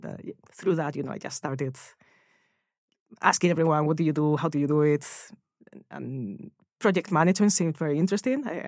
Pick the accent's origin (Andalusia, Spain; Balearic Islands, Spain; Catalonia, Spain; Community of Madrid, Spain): Community of Madrid, Spain; Madrid; I grew up in Madrid, so Madrid in the summer, if you've been there, it's like 40 degrees upwards.